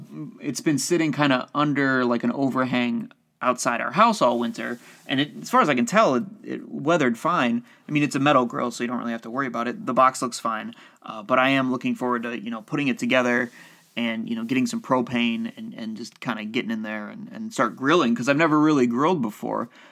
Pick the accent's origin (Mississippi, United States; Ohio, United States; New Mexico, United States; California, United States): Ohio, United States; Toledo; I'm from Toledo, which is only 3 hours away from Cincinnati